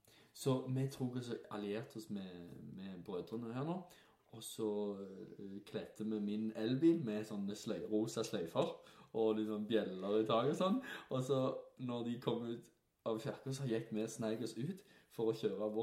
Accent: Ålgård, Rogaland, Norway; Nei, du hører på Vestlandet nå, for vi kommer fra Ålgård.

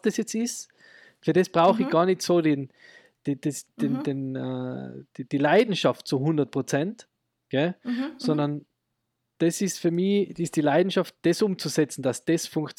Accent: Austria; Bei uns in Österreich ist das, und in Deutschland glaube ich auch, ist es ganz anders, oder?

